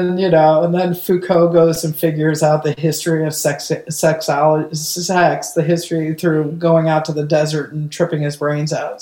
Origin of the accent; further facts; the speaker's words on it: Ohio, United States; I grew up on Lake Erie in Ohio. And so I did this whole body of work for the Cleveland Clinic of the lake at different seasons.